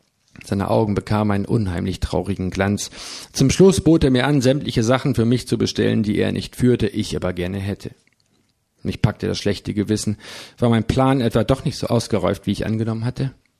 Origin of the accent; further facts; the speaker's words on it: Oldenburg, Lower Saxony, Germany; Als Oldenburger wäre ich auch gerne Anhänger von 96 oder St. Pauli.